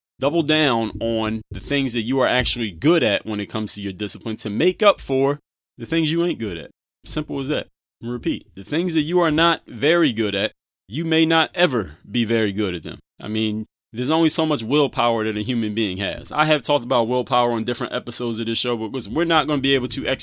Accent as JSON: {"language": "English", "town": "Philadelphia", "region": "Pennsylvania", "country": "United States", "tie": "born or raised there", "said": "I choose to get that Philly cheesesteak when I'm in my hometown of Philadelphia"}